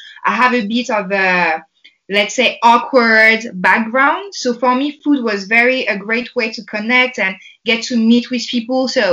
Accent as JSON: {"language": "English", "country": "France", "tie": "born or raised there", "said": "So I grew up in France, I have a background from Portugal, I have a background from Cameroon being colonized by Portugal"}